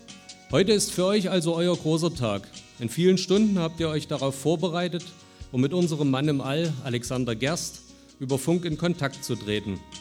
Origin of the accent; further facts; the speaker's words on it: Morgenröthe-Rautenkranz, Saxony, Germany; born there; 1998 habe ich selbst aus meinem Geburtsort Meuckenröde-Rautenkranz im Vogtland mit einem kleinen Handfunkgerät Kontakt zur damaligen Raumstation Mir bekommen.